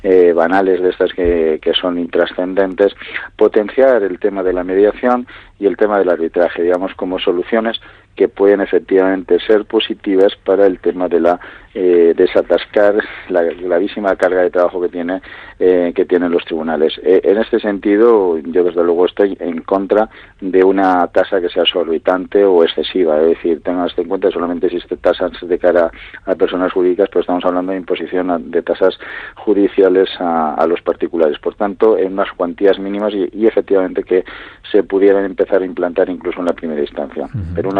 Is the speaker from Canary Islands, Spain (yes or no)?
no; Madrid, Community of Madrid, Spain; yo como decano también, que soy de Madrid